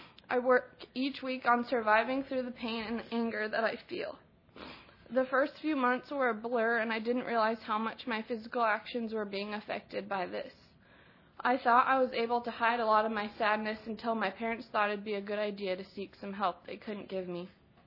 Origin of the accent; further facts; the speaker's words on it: Yakima, Washington, United States; from Yakima, Washington.